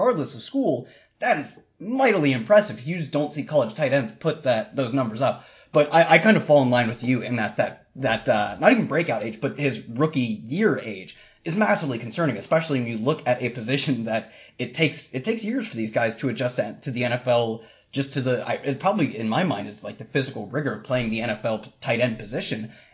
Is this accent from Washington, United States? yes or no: no; Ohio, United States; these are both schools from my home state. I drive by them on ways to bigger schools all the time. If I go to Ohio State, I might pass an exit that I'd go to Ashland and see a much lesser prospect.